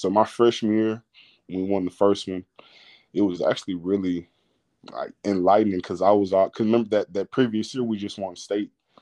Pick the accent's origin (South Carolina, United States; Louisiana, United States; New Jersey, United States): Louisiana, United States; Lake Charles; moved away; also born or lived in College Station; I'm from Lake Charles, Louisiana.